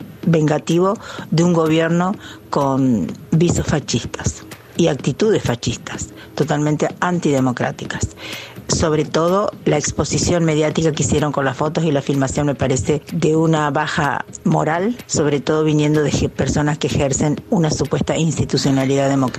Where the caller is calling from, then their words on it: Wheelwright, Santa Fe, Argentina; de Wheelwright, Santa Fe, Argentina.